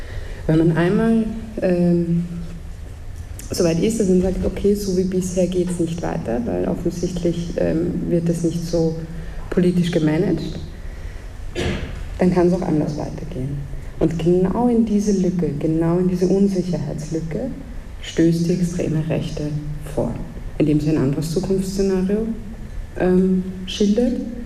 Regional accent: Vienna, Austria; Und das ist ein hoher Prozentsatz, kann ich für meine Heimatstadt Wien sagen.

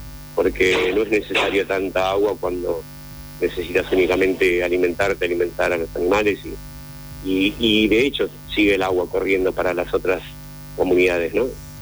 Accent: Pinchayoc, Jujuy, Argentina; soy de un lugar que se llama Pinchayoc, cerquita de entre Humahuaca y Uquía, no, cerquita de San Roque, son parajes, ¿viste? Son comunidades, yo soy de Pinchayoc.

